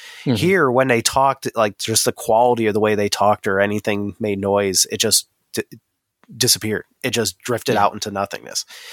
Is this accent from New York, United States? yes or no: yes; Jamestown, New York, United States; Yeah, growing up in Jamestown, New York, we live right on the Chautauqua Lake